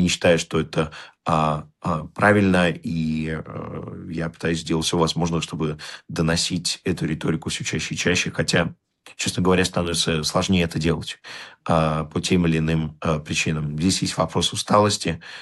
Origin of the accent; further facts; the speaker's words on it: Russia; moved away as an adult; now in Bulgaria; Мне 25 лет, я уехал из России, я покинул Россию после политических преследований